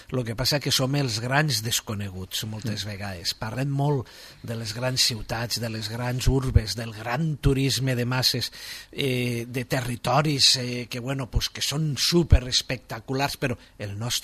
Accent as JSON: {"language": "Catalan", "region": "Valencian Community", "country": "Spain", "said": "Soc valencià."}